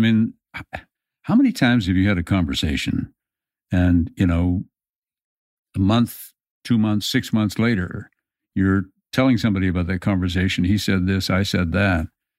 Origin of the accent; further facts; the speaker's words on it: Canada; they heard I was from Canada